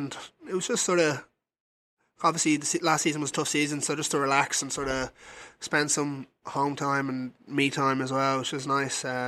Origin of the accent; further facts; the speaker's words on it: Dublin, Leinster, Ireland; now in Sacramento, United States; obviously I'm from Dublin, which is a busy city